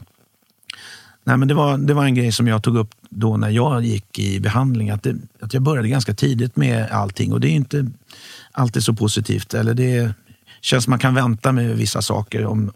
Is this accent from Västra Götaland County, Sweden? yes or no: no; Huddinge, Stockholm County, Sweden; Ja, jag växte upp i Huddinge, i Segeltorp.